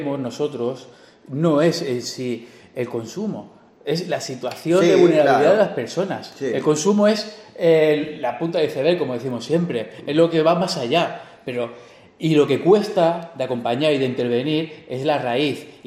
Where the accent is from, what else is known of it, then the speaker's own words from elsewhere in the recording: Catalonia, Spain; Y soy español. Yeah. O catalán.